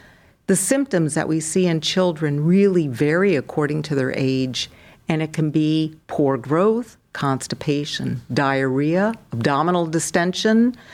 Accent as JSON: {"language": "English", "town": "Newport", "region": "Rhode Island", "country": "United States", "also_born_or_lived": "Minnesota", "lives_now": "Cleveland, United States", "said": "I'm from Newport, Rhode Island, and I was educated in New England and then moved to Minnesota for about 30 years, and I've been in the lovely city of Cleveland for the past 7 years."}